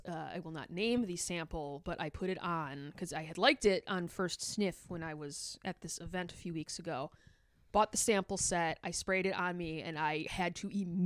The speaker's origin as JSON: {"language": "English", "town": "Chicago", "region": "Illinois", "country": "United States", "accent": "Midwest", "said": "I'm from Chicago and I have a horrible Midwest accent and cannot speak French."}